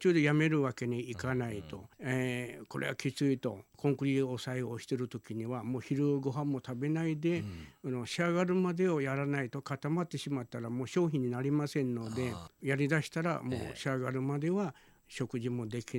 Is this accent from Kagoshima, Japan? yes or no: yes; Kagoshima, Japan; born there; moved away as an adult; now in Okinawa, Japan; いや、私生まれは鹿児島なんです